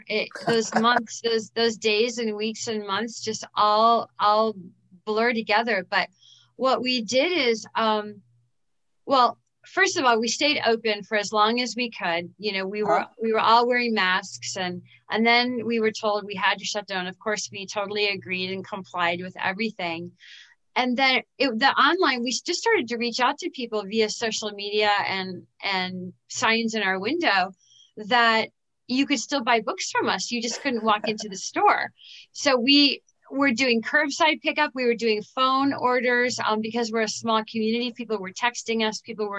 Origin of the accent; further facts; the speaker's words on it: Cleveland, Ohio, United States; also born or lived in New York City; now in Pittsburgh, United States; I moved here from New York City. I grew up in Cleveland, but hadn't lived in this area for a very, very long time.